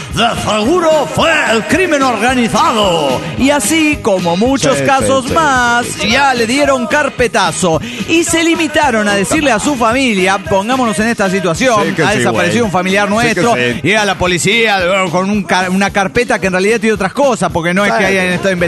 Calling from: Coacalco, State of Mexico, Mexico; de Coacalco.

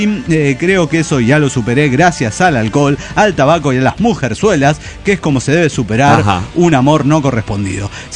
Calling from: Chihuahua, Mexico; de Chihuahua, México.

